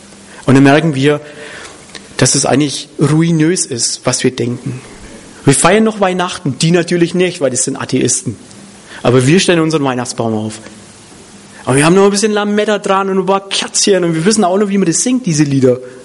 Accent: Hof, Bavaria, Germany; born there; Hof an der Saale, das ist meine Geburtsstadt

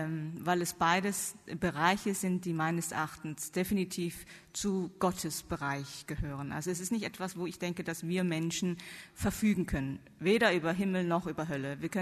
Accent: South Korea; also born or lived in North Rhine-Westphalia, Germany; Ich komme gebürtig aus Südkorea, bin aber in meiner Grundschulzeit in Deutschland, in Nordrhein-Westfalen aufgewachsen, wegen dem Studium von meinem Vater, der auch Theologie studiert hat in Münster. Also von 6 bis 12 war ich in Deutschland, dann bin ich zurück wieder nach Korea

